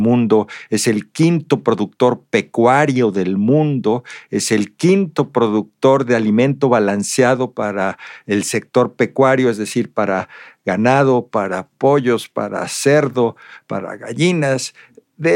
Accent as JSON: {"language": "Spanish", "country": "Mexico", "said": "Como muchos mexicanos y muchas empresas, creímos en México."}